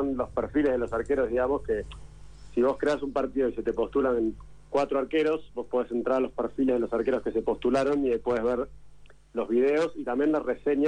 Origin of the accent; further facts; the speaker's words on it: Buenos Aires, Argentina; arrancamos en Buenos Aires porque somos de Buenos Aires